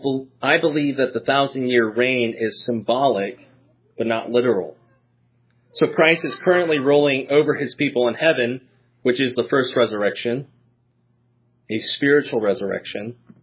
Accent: United States; I don't know, growing up in America, like, it's just getting worse.

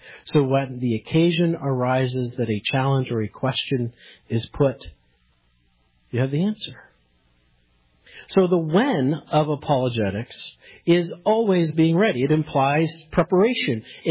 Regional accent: Pennsylvania, United States; And I'm from Western Pennsylvania, so I always get nervous when I pronounce French words.

